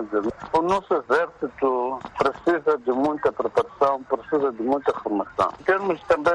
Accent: Mozambique; nós como moçambicanos

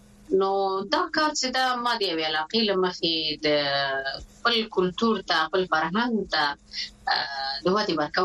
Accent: Maidan Wardak, Afghanistan; زه د افغانستان یم، خو په دې په میدان وردګ ولایت یم، او کلمې افغاني دي، نو ټول کلی افغاني دي.

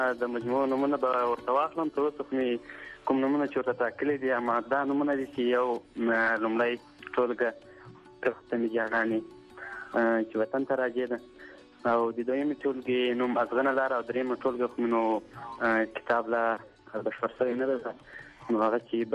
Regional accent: Ghazni, Afghanistan; د غزنی ولایت نوی ولسوالی اوسیدونکی

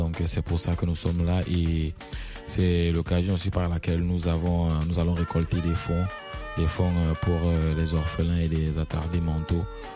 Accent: Cameroon; But I'm from Cameroon, and you know I'm a rapper.

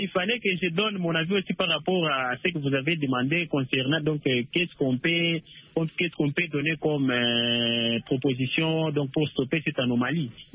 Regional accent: DR Congo; mon pays, la RDC

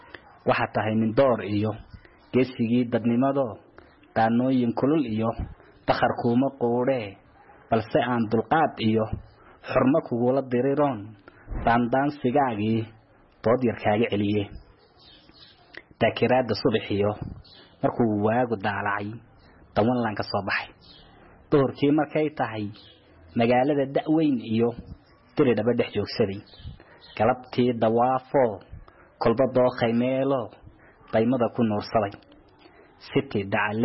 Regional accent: Djibouti

